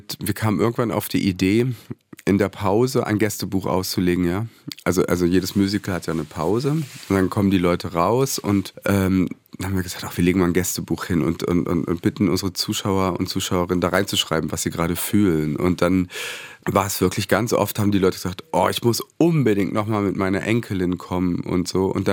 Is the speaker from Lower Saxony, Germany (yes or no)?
yes; Goslar, Lower Saxony, Germany; ich bin ja in Goslar aufgewachsen, Kleinstadt am Harz